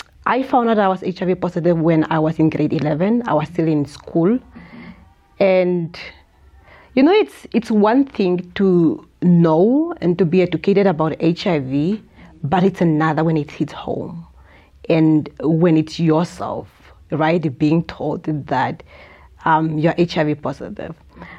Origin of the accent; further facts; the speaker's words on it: Walvis Bay, Erongo, Namibia; So I'm from Valdez, and I was raised in a single-headed household that composed of my mother.